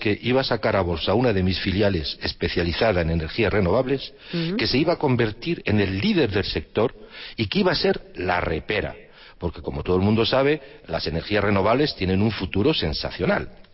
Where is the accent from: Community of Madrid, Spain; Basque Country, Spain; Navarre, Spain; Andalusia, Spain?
Community of Madrid, Spain; Vallecas; born there; estáis muy cerquita del lugar donde yo nací, puesto que nací en Vallecas, un poquito más al sur de donde estás